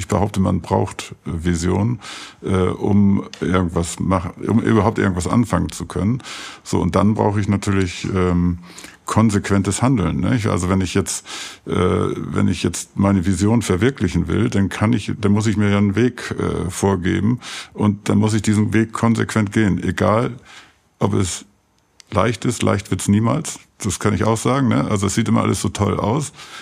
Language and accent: German; Quickborn, Schleswig-Holstein, Germany; Ich bin in Quickborn, da bei Hamburg groß geworden.